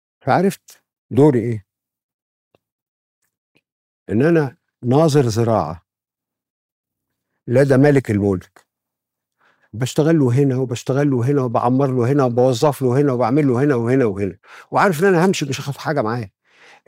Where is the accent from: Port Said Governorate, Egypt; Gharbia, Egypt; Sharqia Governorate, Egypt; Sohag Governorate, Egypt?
Sharqia Governorate, Egypt; Sanhut; عامل مدارس في سنهوت في قريتي مجانيه